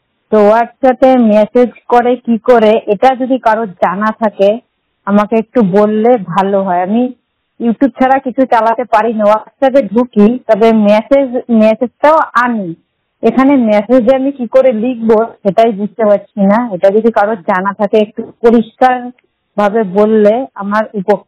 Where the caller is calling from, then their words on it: Murshidabad, West Bengal, India; আমি পশ্চিমবঙ্গের মুর্শিদাবাদ জেলা থেকে বলছি … 100% দৃষ্টিহীন।